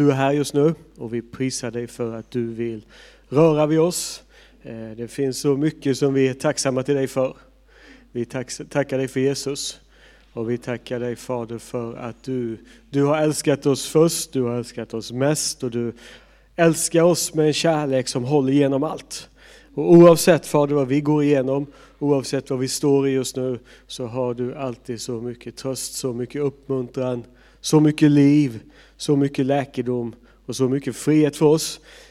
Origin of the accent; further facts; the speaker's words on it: Skillingaryd, Jönköping County, Sweden; moved away as an adult; also born or lived in Stockholm; now in Arjeplog, Sweden; jag är född och uppvuxen i Skillingaryd. Men jag flyttade härifrån 2001.